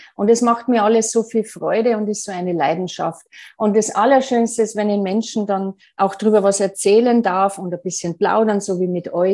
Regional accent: Bavaria, Germany; ich komme aus Bayern

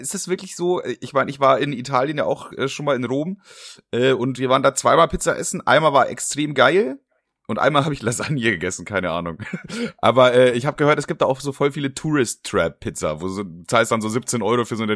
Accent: Bavaria, Germany; ich komme aus Bayern. Ich muss mir nur meine Heimat vorstellen.

